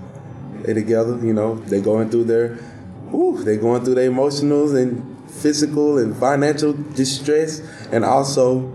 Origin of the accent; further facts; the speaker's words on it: Dallas, Texas, United States; You see, being that I'm from Dallas, hey, I'm happy for you.